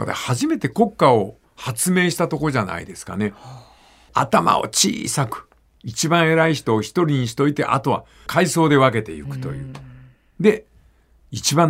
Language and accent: Japanese; Itoshima, Fukuoka, Japan; 私のふるさと。